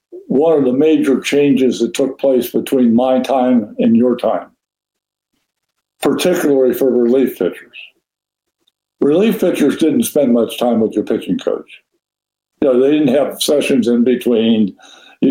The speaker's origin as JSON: {"language": "English", "town": "Cincinnati", "region": "Ohio", "country": "United States", "tie": "born or raised there", "said": "I grew up in Cincinnati."}